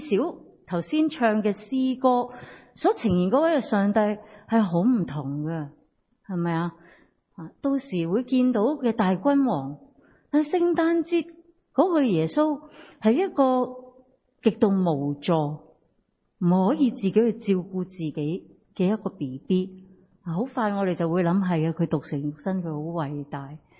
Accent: China; 我哋中国人习俗呢，过年啊，做节啊，屋企人好多嘢准备㗎

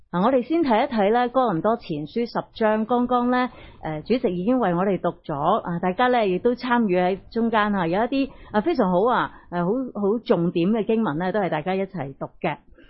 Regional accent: Hong Kong; 我们香港人确是倾向负面的，确是倾向彷徨

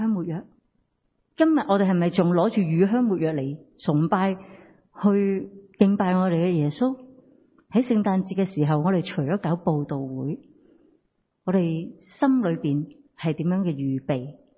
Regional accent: China; 我哋中国人习俗呢，过年啊，做节啊，屋企人好多嘢准备㗎

